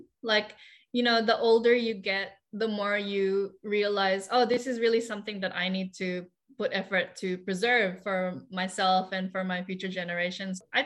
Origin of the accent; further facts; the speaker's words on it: Philippines; I didn't really realize the full scope of how diverse the experience of being Filipino is. And then that also in turn made me more proud.